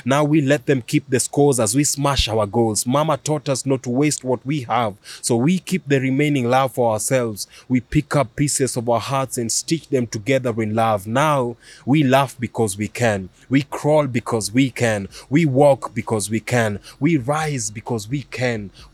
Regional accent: Kenya; born there; I'm Kenyan by birth, maybe Ugandan by faith.

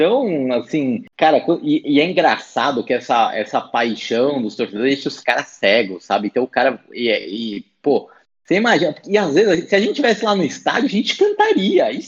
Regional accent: São Paulo, Brazil; Putz, é que eu sou de São Paulo, né? Sou paulistano aqui, da cidade mesmo de São Paulo.

